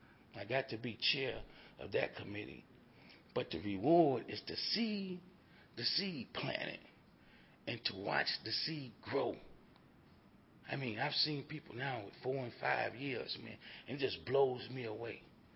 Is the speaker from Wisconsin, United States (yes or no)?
yes; Milwaukee, Wisconsin, United States; You know, I said, I'm from Milwaukee, man.